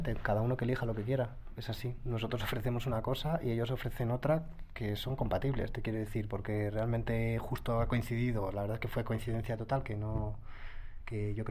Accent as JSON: {"language": "Spanish", "town": "Madrid", "region": "Community of Madrid", "country": "Spain", "said": "Y soy de Madrid, ¿eh?"}